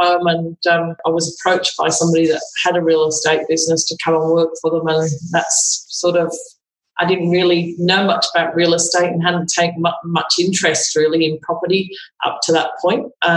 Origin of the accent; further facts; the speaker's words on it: Yorkshire and the Humber, United Kingdom; moved away as an adult; now in Kilcare, Australia; No, I'm originally from the Yorkshire Dales.